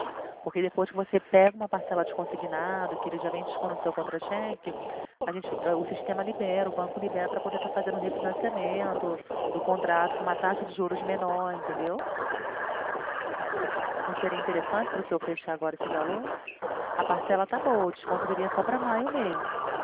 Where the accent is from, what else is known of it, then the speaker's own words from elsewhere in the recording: Rio de Janeiro, Brazil; só que eu não sou de São Paulo não, tá? Eu sou do Rio de Janeiro